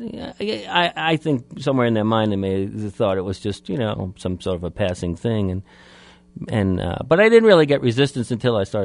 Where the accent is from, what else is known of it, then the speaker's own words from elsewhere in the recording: Staten Island, New York, United States; Yeah, I lived in Staten Island. I grew up in Staten Island, one of the forgotten borough of the of the five.